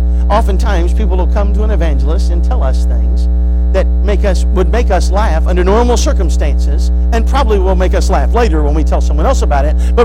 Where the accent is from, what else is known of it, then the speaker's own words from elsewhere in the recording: West Virginia, United States; Now, I am from West Virginia, and I will tell you this.